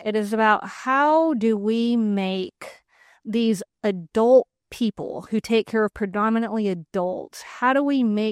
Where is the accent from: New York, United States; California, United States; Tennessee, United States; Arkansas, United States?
Arkansas, United States; Cabot; also born or lived in Mississippi; They retired to Arkansas to Cabot when I was a teenager. Nice. So I grew up in Cabot, went to undergrad at Hendrix